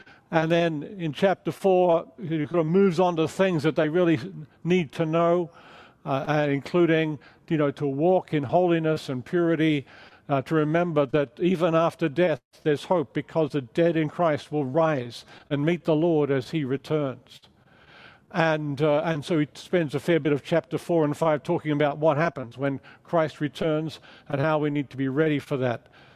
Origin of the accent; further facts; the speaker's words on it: Australia; accent: mid-Atlantic, mid-Pacific; also born or lived in England; now in United States; I'm from Australia, spent many years in England as a missionary. Now I've been teaching in America for a number of years in seminaries.